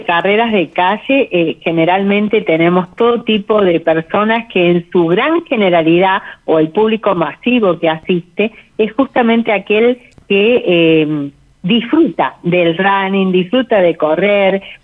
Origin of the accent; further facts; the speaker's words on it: San Luis, Argentina; que tantas veces salimos los corredores de acá de San Luis a otras provincias, sí, a invitar a que vengan y conozcan nuestra provincia, nuestra ciudad